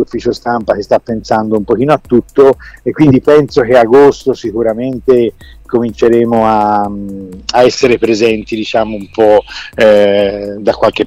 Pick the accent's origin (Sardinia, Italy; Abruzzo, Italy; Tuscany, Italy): Tuscany, Italy; Florence; la linea del Parallelo 43 che attraversa Firenze, noi siamo fiorentini